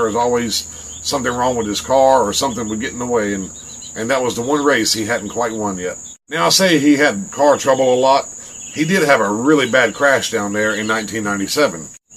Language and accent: English; the South, United States; And yes, I'm from the South, and the majority of my high school are NASCAR fans.